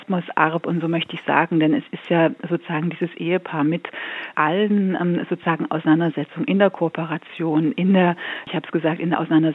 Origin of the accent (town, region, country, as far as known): Stuttgart, Baden-Württemberg, Germany; born there; also born or lived in Berlin